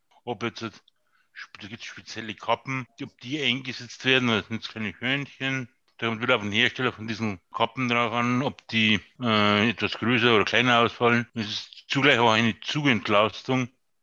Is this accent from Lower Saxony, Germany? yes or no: no; Bavaria, Germany; Bei uns in Bayern heißt es Grüß Gott